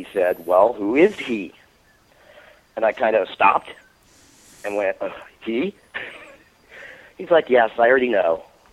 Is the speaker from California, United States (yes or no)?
yes; San Francisco, California, United States; I mean, growing up in San Francisco, and I was living in the city at that time